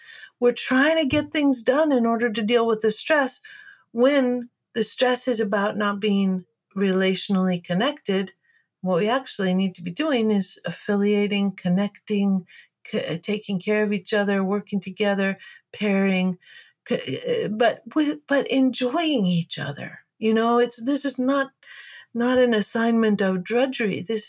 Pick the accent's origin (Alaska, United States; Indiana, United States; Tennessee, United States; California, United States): Alaska, United States; Fairbanks; Well, I grew up in Fairbanks, Alaska in the 1960s. So I grew up in the woods